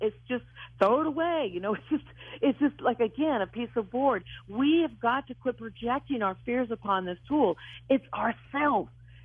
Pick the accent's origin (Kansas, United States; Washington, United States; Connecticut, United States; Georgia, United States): Kansas, United States; Wichita; born there; And by the way, Daniel, I'm also from Wichita, Kansas. That's where I was born.